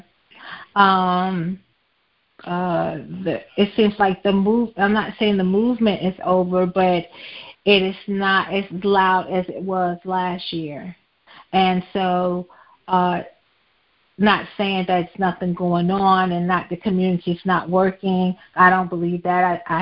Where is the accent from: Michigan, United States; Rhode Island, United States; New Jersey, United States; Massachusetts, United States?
New Jersey, United States; also born or lived in Thomasville, United States; I am originally from North New Jersey. I was born and raised there and graduated from high school at Essex County Vocational Technical High School.